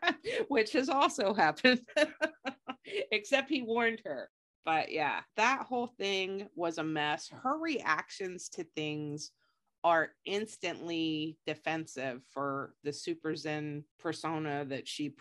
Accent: United States; They called it Abseiling Away, but since we're American and call that repelling, we're going to change the title to Heresy

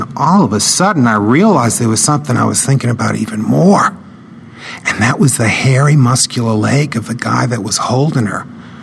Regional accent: New Orleans, Louisiana, United States; I grew up in New Orleans, Louisiana. I was one of six children. I had four brothers and two sisters.

